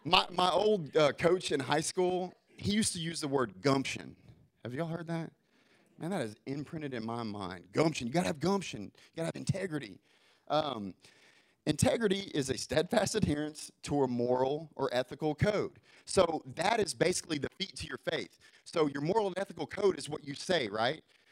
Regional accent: Houston, Texas, United States; Houston's dealing with it again, my hometown. I have so many friends that are seeing the ramifications of the path of least resistance.

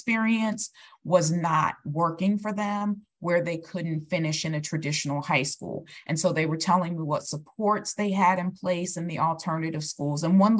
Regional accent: Washington, District of Columbia, United States; I'm from Washington, D.C. I'm a native of D.C.

